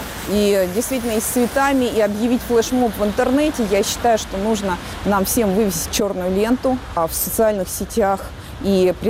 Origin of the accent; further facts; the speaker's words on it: Moscow, Russia; Наш траур, мы его объявляем, мы москвичи.